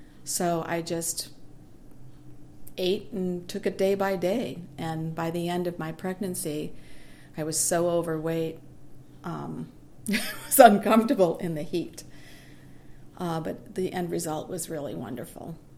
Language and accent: English; Boston, Massachusetts, United States; moved away as an adult; I was born and raised in Boston, Mass., and I moved here when I was 18 years old. I've lived here for 44 years. I'm 62.